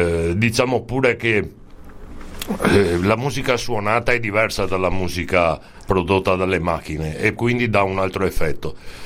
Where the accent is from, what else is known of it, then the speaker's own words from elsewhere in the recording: Venice, Veneto, Italy; però mi so veneziano e mi piace parlare in veneziano.